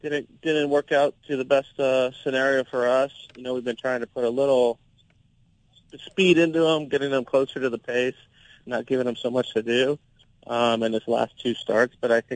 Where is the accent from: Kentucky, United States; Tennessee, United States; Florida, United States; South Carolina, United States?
Kentucky, United States; Louisville; You know, I'm not born in Louisville, but I'm from Louisville. I spent 10 years there.